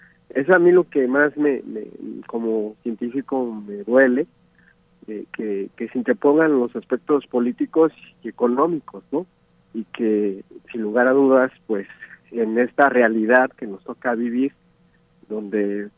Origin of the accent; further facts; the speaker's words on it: Guadalajara, Jalisco, Mexico; si nosotros como tapatíos estuviéramos todavía más conscientes de lo que importa